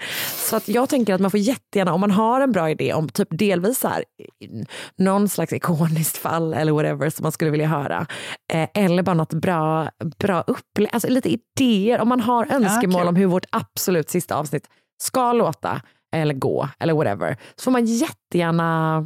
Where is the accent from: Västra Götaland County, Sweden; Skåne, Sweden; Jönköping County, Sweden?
Västra Götaland County, Sweden; Gothenburg; Min hemstad.